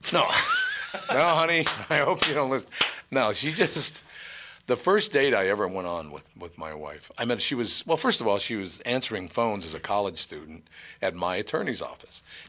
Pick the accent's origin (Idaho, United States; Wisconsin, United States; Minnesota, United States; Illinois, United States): Minnesota, United States; Minneapolis; I grew up in North Minneapolis. I don't know how to fucking roller skate.